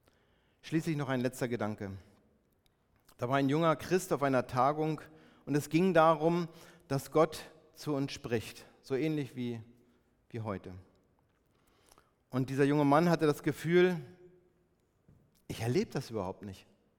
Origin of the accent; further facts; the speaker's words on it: Northern Germany, Germany; Als wir damals von Braunschweig in den tiefen Süden nach Neustadt als Norddeutsche gehen sollten